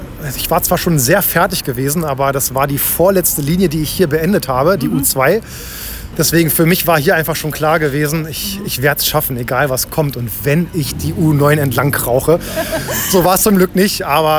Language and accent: German; Berlin, Germany; Und da Berlin meine Heimatstadt ist, dachte ich mir, warum nicht mal ein Projekt vor der Haustür machen?